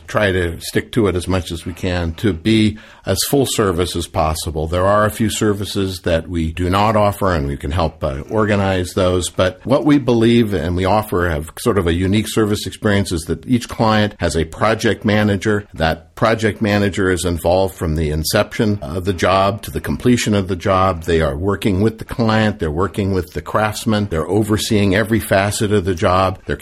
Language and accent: English; San Francisco, California, United States; Well, John, I was raised in San Francisco, happened to live not too far away from Lake Merced